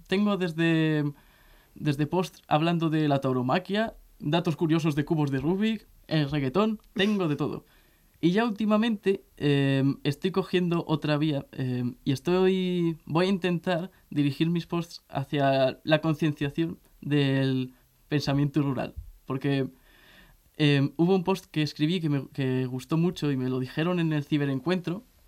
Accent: Bujarrabal, Castilla-La Mancha, Spain; En Bujarrabal, mi pueblo, vivimos alrededor de 30 personas todo el año. Y en verano suelen venir gente de Madrid o de otros sitios a veranear. Y somos pedanía de Sigüenza, uh-huh. Que está en Guadalajara.

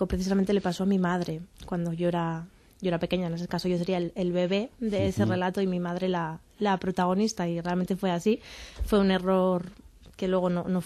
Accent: Pamplona, Navarre, Spain; yo soy de Pamplona. Mis abuelos, por parte de padres, son guipuzcoanos

